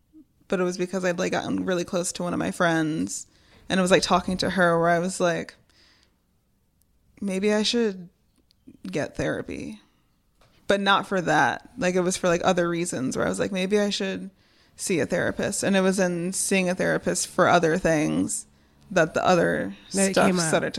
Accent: Michigan, United States; Well, so this is happening in Florida, but I'm from Michigan.

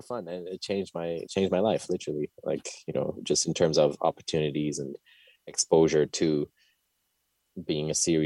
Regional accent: Ethiopia; I grew up in Ethiopia. It's next to Somalia.

